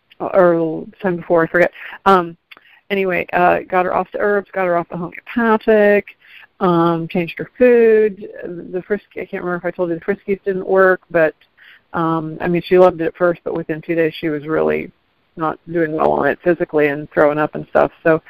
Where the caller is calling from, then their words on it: Cincinnati, Ohio, United States; I'm calling from Cincinnati, Ohio.